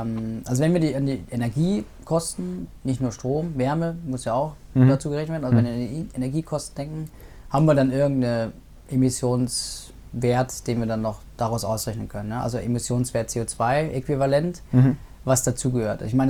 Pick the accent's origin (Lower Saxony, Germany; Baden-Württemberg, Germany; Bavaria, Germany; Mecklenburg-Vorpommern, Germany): Bavaria, Germany; Munich; ich denke mir als Münchner